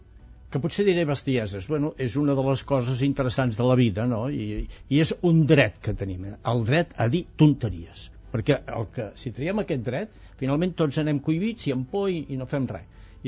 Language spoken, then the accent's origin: Catalan; Alforja, Catalonia, Spain; I després dels 3 anys de la Guerra Civil els passo amb un mas allunyat fins i tot del poble d'Alforja, que és el meu poble